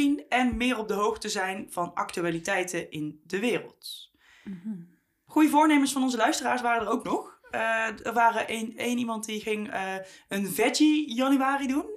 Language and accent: Dutch; Holland, Netherlands; Nee, ik ben gewoon een Hollander.